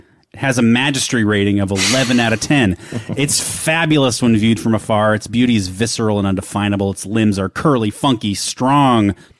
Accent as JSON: {"language": "English", "region": "Oregon", "country": "United States", "said": "I'm from Oregon. It's the place I call home."}